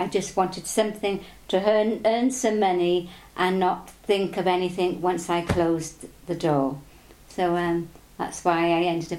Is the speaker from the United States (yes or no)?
no; Neath, Wales, United Kingdom; born there; I was born in Neath. My father was in the forces and my mother was a nurse, so we did a lot of travelling around.